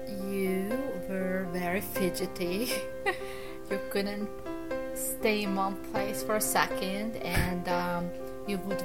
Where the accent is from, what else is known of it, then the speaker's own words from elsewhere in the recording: Budapest, Hungary; I was born in Budapest, Hungary, on February 7, 1967.